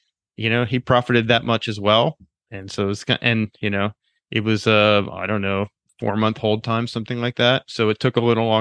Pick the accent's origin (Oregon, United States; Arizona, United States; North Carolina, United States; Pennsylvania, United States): Pennsylvania, United States; But you know, I grew up in Pennsylvania, so we didn't have a lot of waves there.